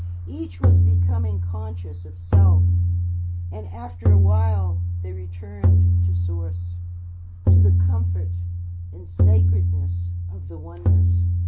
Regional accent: Cambridge, Massachusetts, United States; born there; In this life, I was born on the East Coast in Cambridge, Massachusetts in 1942.

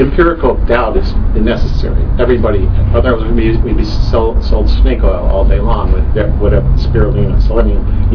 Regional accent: New York City, New York, United States; In fact, I'm from New York City. I'm quite cynical.

